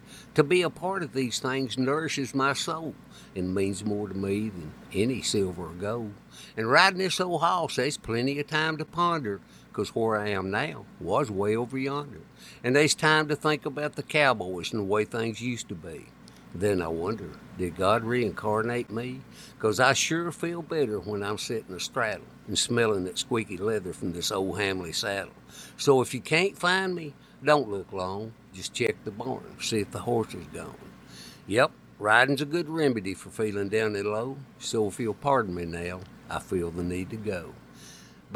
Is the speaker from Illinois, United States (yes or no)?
no; Tennessee, United States; He's one of the ones that nicknamed me … because I was from Tennessee.